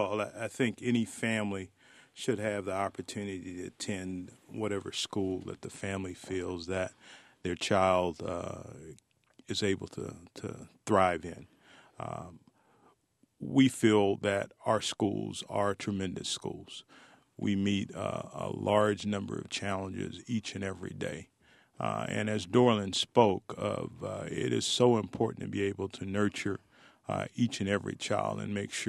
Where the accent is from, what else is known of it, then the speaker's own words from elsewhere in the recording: Kankakee, Illinois, United States; I'm originally from Kankakee, Illinois